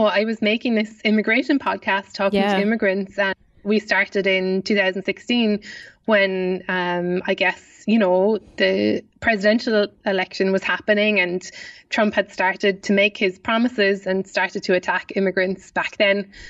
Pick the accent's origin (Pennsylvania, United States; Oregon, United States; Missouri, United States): Missouri, United States; Kansas City; I can't. I really can't. I'm from Kansas City.